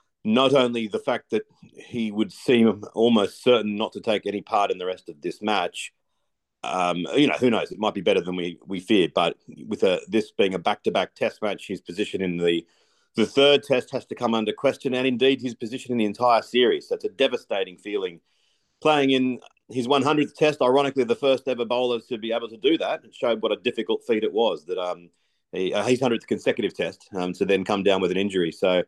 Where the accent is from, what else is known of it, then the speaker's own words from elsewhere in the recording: Australia; And again, I'm not saying that as an Australian.